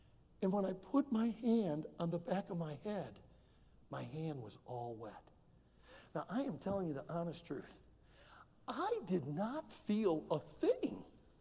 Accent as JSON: {"language": "English", "town": "Detroit", "region": "Michigan", "country": "United States", "tie": "born or raised there", "said": "Years ago, when I was a small boy growing up in the Detroit area, I was about 9 or 10 years of age."}